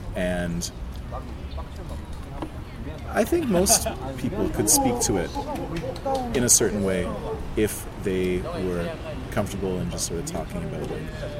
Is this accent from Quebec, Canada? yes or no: yes; Montreal, Quebec, Canada; also born or lived in Western Canada / Central Canada; Yeah, but I lived in Western Canada for 9 years and I was born in Central Canada.